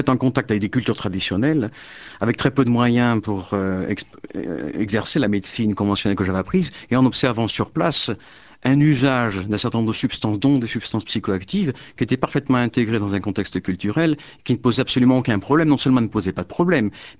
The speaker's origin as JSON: {"language": "French", "country": "France", "moved": "yes", "lives_now": "Peru", "said": "pour quelqu'un comme moi qui vit au Pérou, dans un contexte culturel assez différent, même si je suis français d'origine, ça fait quand même 20 ans que je suis un peu éloigné"}